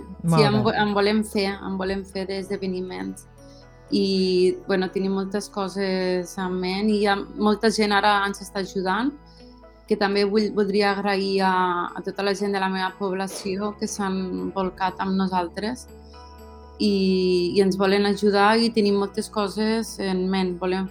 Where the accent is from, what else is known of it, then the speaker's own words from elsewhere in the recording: Deltebre, Catalonia, Spain; nosaltres que som de Deltebre